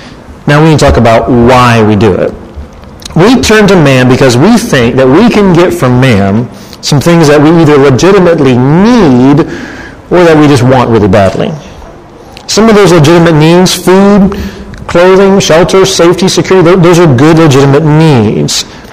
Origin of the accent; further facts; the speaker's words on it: the South, United States; I say buggy, I'm from the South, the cart.